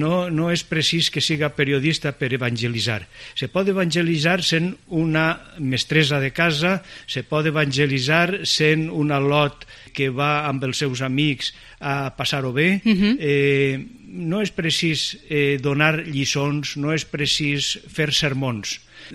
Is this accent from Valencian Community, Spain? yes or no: yes; Valencian Community, Spain; moved away as an adult; also born or lived in Madrid; Jo som valencià, però havia estudiat i treballat a Madrid i això m'era completament desconegut.